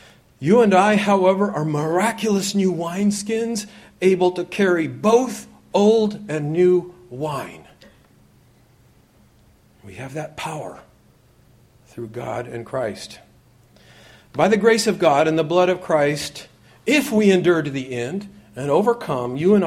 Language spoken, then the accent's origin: English; Pasadena, California, United States; I've seen a lot growing up in Pasadena and being in Big Sandy